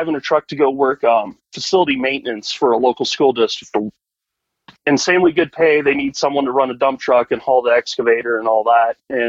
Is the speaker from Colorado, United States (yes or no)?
yes; Colorado, United States; I got my CDL through them 100% free and clear because I was from Colorado.